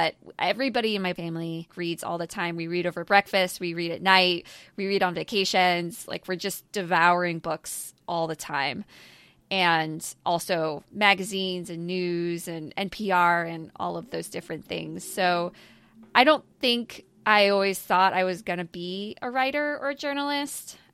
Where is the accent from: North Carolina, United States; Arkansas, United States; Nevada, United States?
North Carolina, United States; also born or lived in New Jersey; So I was born in New Jersey, but when I was one, we moved, our family moved down to the middle of North Carolina, where my father's family is, and we stayed there until I was seven.